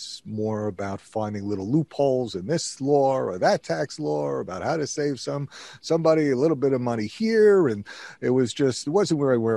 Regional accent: New York, United States; also born or lived in Binghamton; So I grew up in Queens and Long Island. Yes, I did. And then I went to college, actually, in upstate New York.

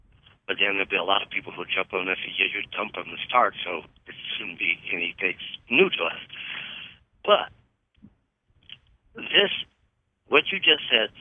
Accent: California, United States; I'm from California, as you guys know, and homeschooling is pretty big there.

